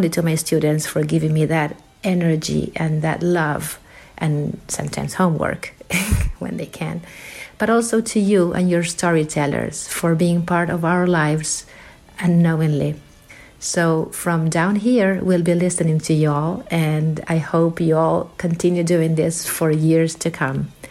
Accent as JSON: {"language": "English", "country": "Argentina", "also_born_or_lived": "Virginia", "said": "I am originally from Argentina. For a decade, I lived in America teaching in Virginia schools."}